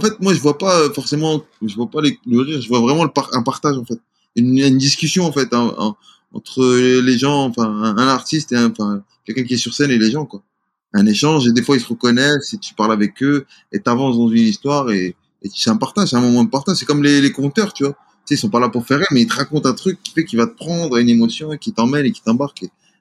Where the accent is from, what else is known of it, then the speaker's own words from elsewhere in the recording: Mascara, Mascara Province, Algeria; born there; je suis né en Algérie, je suis né à Mascara, qui est la ville de l'émir Abdelkader